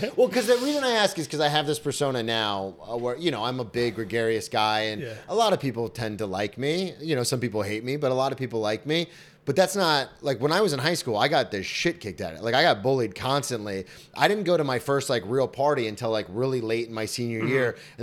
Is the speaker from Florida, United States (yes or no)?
yes; Florida, United States; Well, I only say that because I'm from Florida, so everyone's like, oh, Florida.